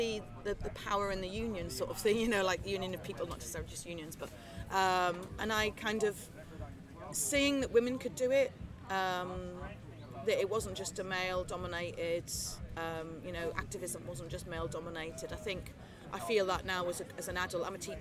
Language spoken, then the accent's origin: English; South Shields, North East England, United Kingdom; I'm from the northeast of England, so I grew up in South Shields, okay, and then in a small village near there. So, very passionate Geordies